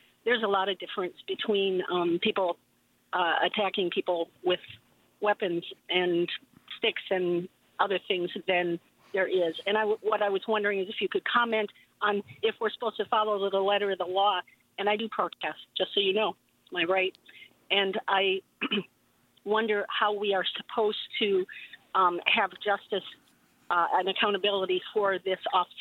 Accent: Wisconsin, United States; And by the way, I grew up in Wisconsin on a farm, and I'm here all my life.

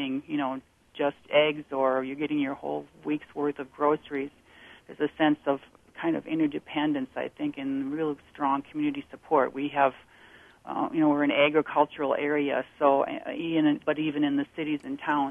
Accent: Green Bay, Wisconsin, United States; I'm originally from Green Bay myself, and so when I'm in Green Bay, I like to go to the one on Broadway.

